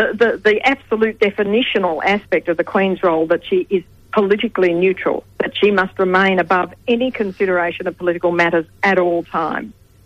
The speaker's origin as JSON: {"language": "English", "country": "Australia", "said": "as a historian, as well as, of course, as an Australian, felt that this was just not right"}